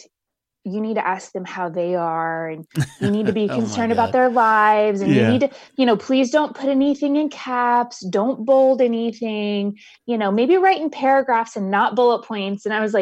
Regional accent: Midwest, United States; I grew up in the Midwest, and like I said, I lived a lot of places.

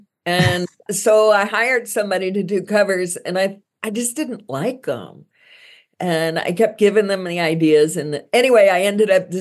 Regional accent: Miami, Florida, United States; I grew up in Miami.

